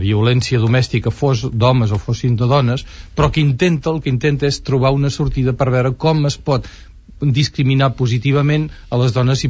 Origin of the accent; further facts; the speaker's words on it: Catalonia, Spain; a mi particularment aquest tema m'interessa molt com a català